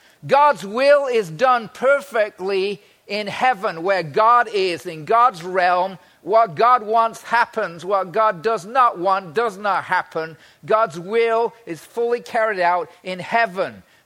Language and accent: English; England, United Kingdom; I grew up in England in school. At that time, the 1960s